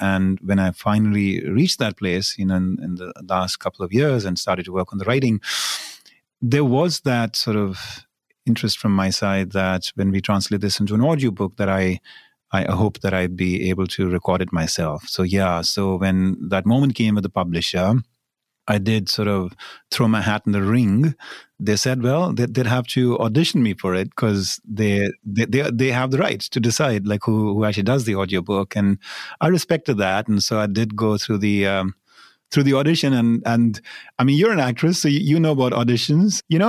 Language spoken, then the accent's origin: English; India; English is a second language; now in United States; having grown up in India. I've never really attempted to want to like completely assimilate and adapt my accent.